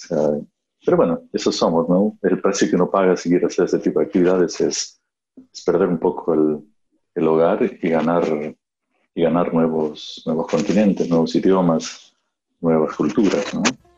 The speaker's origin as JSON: {"language": "Spanish", "country": "Argentina", "moved": "yes", "said": "Uno se vuelve, hace 32 años me fui de Argentina."}